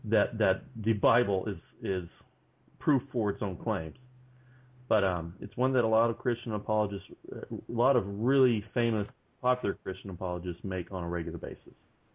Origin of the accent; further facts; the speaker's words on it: Kansas, United States; Well, we're both from Kansas, so I guess apparently we sound like we're from Kansas.